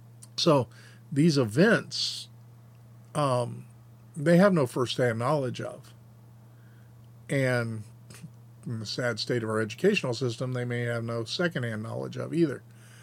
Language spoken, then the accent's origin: English; United States; So, you know, we Americans overthrew the Empire of Japan. And because I am an American.